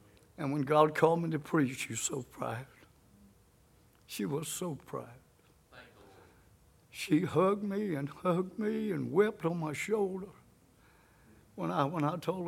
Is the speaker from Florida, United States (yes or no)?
no; Chicago, Illinois, United States; born there; But I was born in Chicago, Illinois.